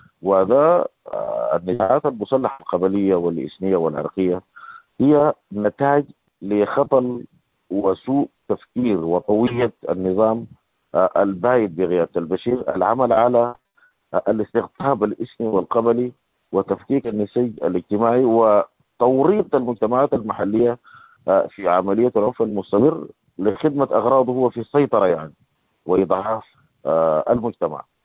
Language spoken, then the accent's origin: Arabic; Sudan; الانتهاكات الحاصلة عندنا في السودان والكم الهائل من الضحايا